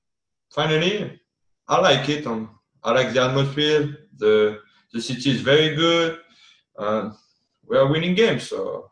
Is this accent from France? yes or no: yes; France; moved away as an adult; now in United States; So, yeah, I come from France. So I came here in the U.S. So first of all, to play in college. So I ended up in Tennessee, in Tuscaloosa University, a D2 school. So I came in January